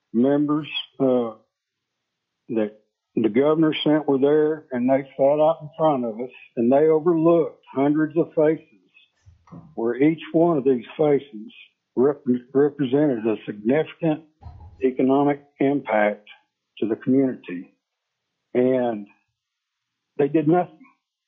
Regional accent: Kenai, Alaska, United States; I'm from Kenai. So is my wife.

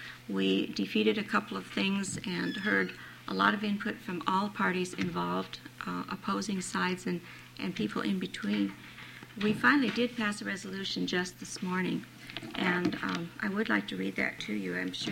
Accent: Ketchikan, Alaska, United States; I'm from Ketchikan.

